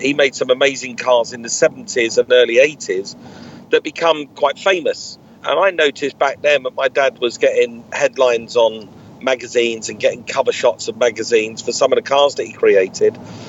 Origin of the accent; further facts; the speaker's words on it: Brixton, London, United Kingdom; I grew up in South London, Brixton, and I'm very much a Londoner at heart. I still am. I still got, you know, a house in London, and we still got our ties in London.